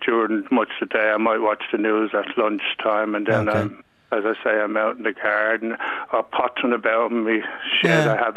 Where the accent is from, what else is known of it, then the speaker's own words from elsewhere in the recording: Crumlin, Leinster, Ireland; now in Swords, Ireland; No, we're from Crumlin originally.